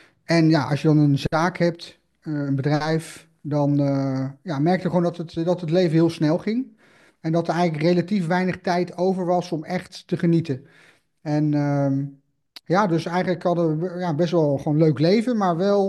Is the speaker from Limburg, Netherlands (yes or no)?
no; Voorschoten, South Holland, Netherlands; now in Deventer, Netherlands; Ja, ik kom zelf uit het Westen, ik kom zelf uit Voorschoten, maar mijn vrouw die komt uit Deventer, dus ben toen verhuisd voor de liefde naar Deventer. En wij hebben altijd in de stad gewoond